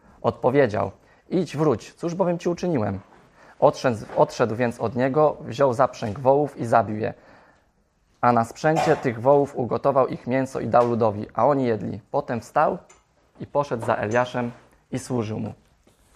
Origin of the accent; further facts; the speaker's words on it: Toruń, Kuyavian-Pomeranian Voivodeship, Poland; born there; Teraz tak, ja urodziłem się w Toruniu. Tak się złożyło, że moja rodzina od strony mojej mamy i mojego taty mieszkają pod Toruniem.